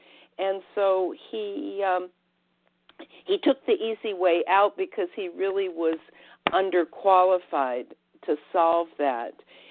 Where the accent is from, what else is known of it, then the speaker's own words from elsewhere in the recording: Cleveland, Ohio, United States; also born or lived in Atlanta; I was a city girl. I was from Cleveland, Ohio, and went to high school and college in Atlanta, Georgia.